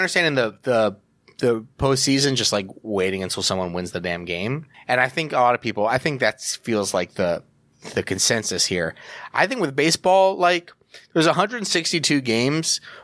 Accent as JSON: {"language": "English", "country": "United States", "said": "I'm not European. I'm an American man."}